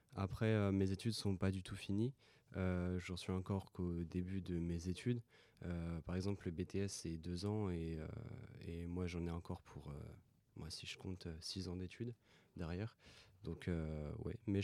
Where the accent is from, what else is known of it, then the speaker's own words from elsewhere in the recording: Pays de la Loire, France; now in Bourges, France; j'ai 19 ans et donc je fais mes études au lycée Jacques Coeur à Bourges. Je ne viens pas du tout de Bourges, je viens de la Mayenne. Et avec Parcoursup, je suis venu à Bourges.